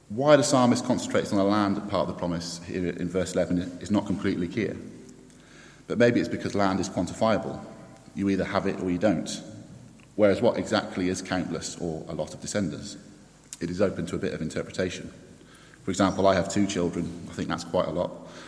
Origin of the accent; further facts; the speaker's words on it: England, United Kingdom; So I'm English